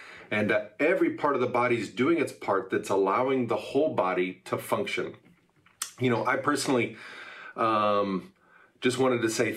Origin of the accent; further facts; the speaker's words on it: Kansas, United States; for those who don't know me, and I'm from Kansas.